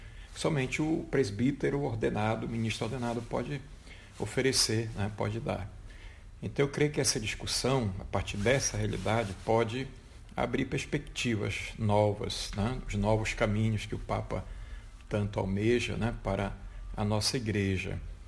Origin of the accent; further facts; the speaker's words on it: Amazon, Brazil; Então, eu, como amazônida, né, vejo o sínodo com muita esperança.